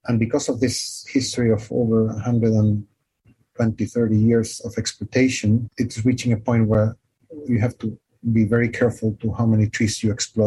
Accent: Chile; English is a second language; Because I'm native from Chile, and I developed this whole industry in the country.

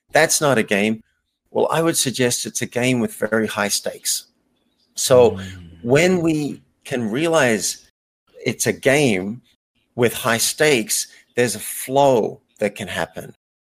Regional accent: Australia; I grew up in Australia in a fairly small country-ish town.

